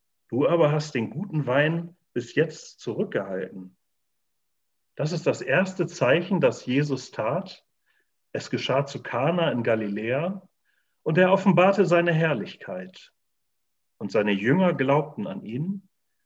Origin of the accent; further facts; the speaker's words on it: Bremen, Germany; born there; Bei uns im Norden hat man das früher öfter gesagt, in Bremen, wo ich geboren bin.